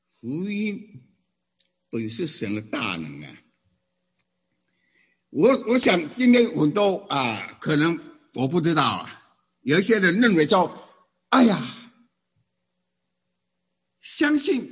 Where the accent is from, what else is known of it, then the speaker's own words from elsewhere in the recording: Taiwan; 我是出生在一个乡下，台湾的乡下，农民的子弟 ，OK， 家庭贫苦。